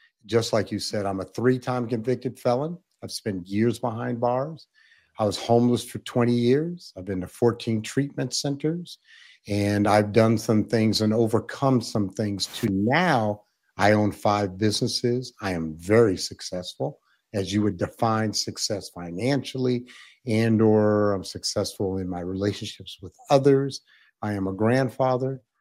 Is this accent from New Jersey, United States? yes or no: no; Anchorage, Alaska, United States; because I grew up in Anchorage and I grew up around heavy metal music.